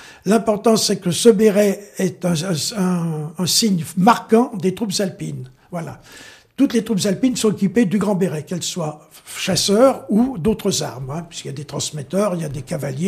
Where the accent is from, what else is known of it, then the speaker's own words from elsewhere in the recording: Lyon, Auvergne-Rhône-Alpes, France; born there; Alors moi, je suis lyonnais de naissance et j'ai fait la préparation militaire parachutiste à Lyon.